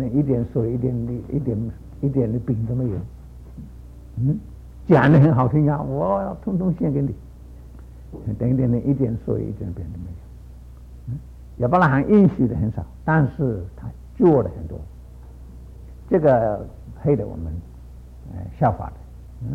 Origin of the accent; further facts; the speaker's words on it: China; 我们中国人早起学写字最好处啊，早起学写字，早起运动也是好啊